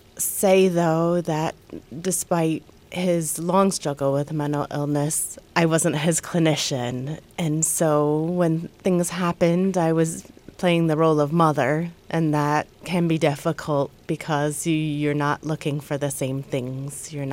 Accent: England, United Kingdom; now in United States; I grew up in England and I didn't have to worry about gun safety for my children.

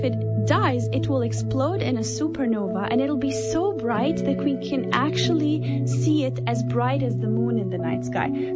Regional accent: Lebanon; first language Arabic; English is a second language; because I'm from Lebanon, so I speak Arabic.

